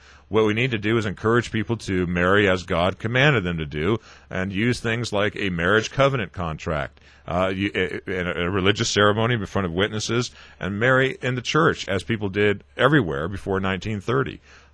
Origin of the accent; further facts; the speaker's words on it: North Carolina, United States; The problem exists in my home state of North Carolina as well